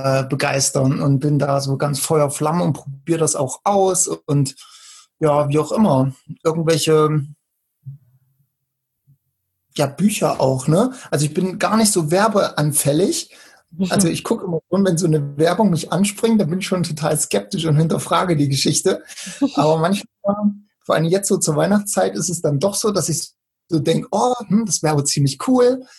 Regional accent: Naumburg, Saxony-Anhalt, Germany; junge 37, wobei das bei mir echt nur eine Zahl ist. Und ursprünglich komme ich aus Naumburg an der Saale.

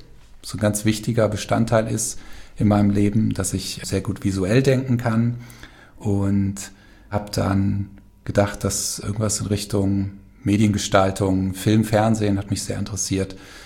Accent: Falkenberg, Hesse, Germany; Aufgewachsen bin ich hier in Falkenberg, wo ich jetzt auch wieder lebe. Das ist ein kleines, beschauliches Dörfchen im Norden Hessens. 800 Seelen leben hier.

